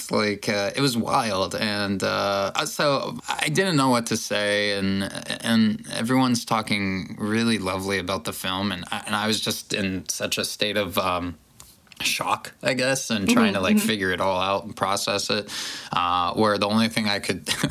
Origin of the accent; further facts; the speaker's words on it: Ohio, United States; Like, I grew up in Ohio